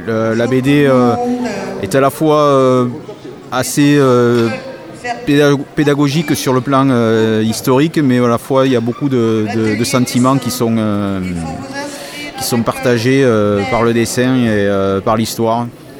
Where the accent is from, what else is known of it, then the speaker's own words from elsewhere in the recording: Agen, Nouvelle-Aquitaine, France; Oui, oui, c'est ça, je suis d'Agen.